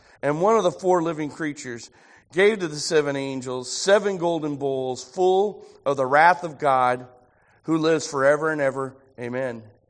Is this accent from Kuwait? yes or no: no; Ireland; Now, I'm Irish. I love harps.